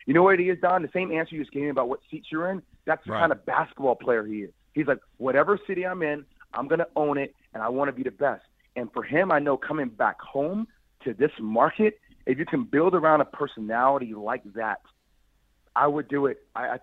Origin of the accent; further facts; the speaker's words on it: Greenwich, Connecticut, United States; I'm already from the Northeast. I'm from Greenwich, Connecticut. Like, I know what this city is all about.